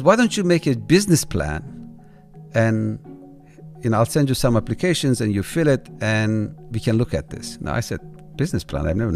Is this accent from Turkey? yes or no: yes; Turkey; I'm from Turkey